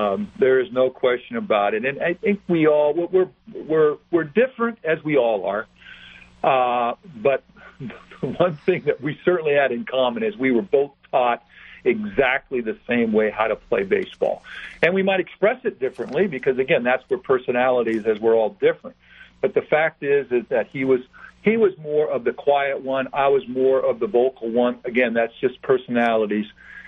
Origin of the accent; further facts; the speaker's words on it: San Diego, California, United States; I'm from San Diego, and I had been in that stadium many times as a young boy growing up.